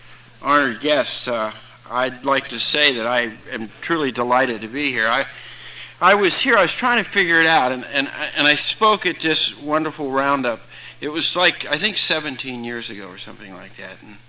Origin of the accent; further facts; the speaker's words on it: Wheeling, West Virginia, United States; born there; now in North Carolina, United States; I'm not was not born in the state of North Carolina. I'm a naturalized citizen. Julia's from North Carolina, so I married in. But I was born in a small town on the Ohio River in the tri-state area, Wheeling, West Virginia